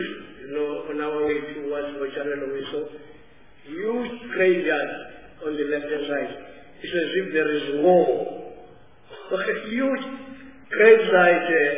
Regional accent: Kenya; I am from Kenya this morning.

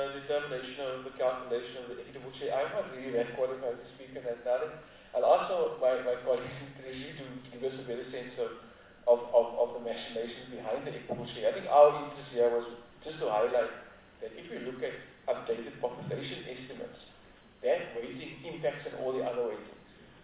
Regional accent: Port Elizabeth, Eastern Cape, South Africa; now in Johannesburg, South Africa; I was born and bred in Port Elizabeth. I grew up, in fact, in human reserve outside Port Elizabeth. And I live in Johannesburg, so I'm an economic migrant.

